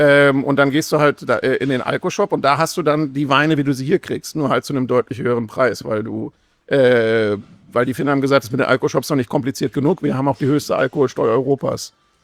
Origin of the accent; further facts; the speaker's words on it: Detmold, North Rhine-Westphalia, Germany; also born or lived in Berlin; Ich wurde mal in Berlin geboren, dann ist die Mauer gefallen und dann sind meine Eltern in den Westen gegangen und ich war, glaube ich, 1,5 Jahre alt und wurde nicht gefragt und bin dann in Detmold aufgewachsen. Das ist eine mittlere Stadt in Ostwestfalen